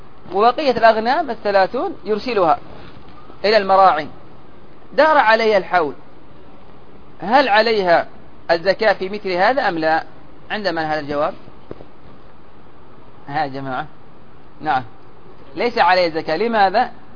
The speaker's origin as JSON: {"language": "Arabic", "region": "Hadramaut", "country": "Yemen", "said": "عندنا هنا في اليمن في بعض البادية هنا عندنا في حضرموت"}